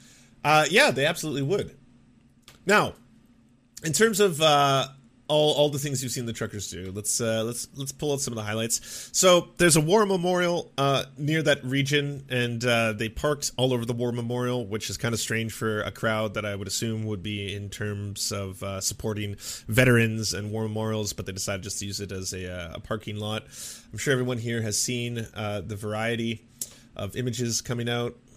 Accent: Canada; I grew up in the Canadian public education system

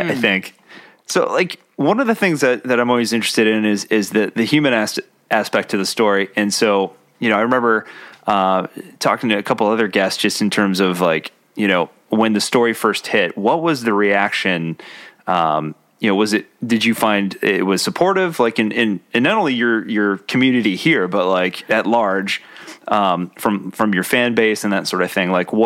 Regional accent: Columbus, Ohio, United States; We're both from Columbus.

